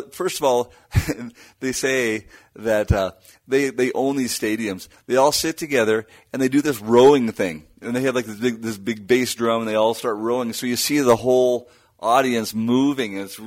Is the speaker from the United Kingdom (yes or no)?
yes; Edinburgh, Scotland, United Kingdom; born there